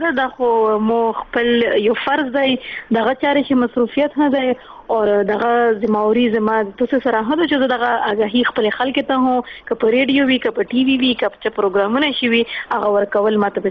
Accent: Khyber Pakhtunkhwa, Pakistan; زه یوه قبایلي یم، زه د ساؤت وزیرستان یم، مسوده یم

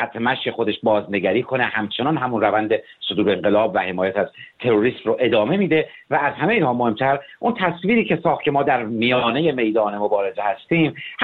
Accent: Iran; ما به عنوان یک ایرانی

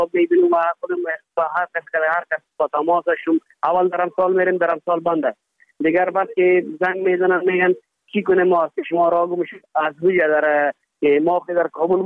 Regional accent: Afghanistan; now in India; ما خود یک ماجر آمدیم از افغانستان به طرف هند آمدیم

